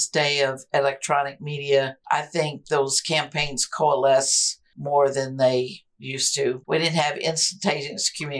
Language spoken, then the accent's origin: English; Missouri, United States; You know, we're from Missouri. We're not used to seeing celebrities.